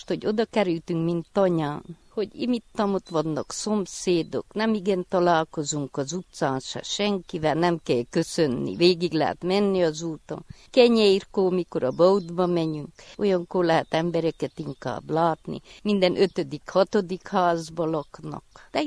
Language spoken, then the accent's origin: Hungarian; Siclod, Harghita, Romania; Siklódról. Itt születtem, 66 éves vagyok. Családom itt volt, itt mentem férhez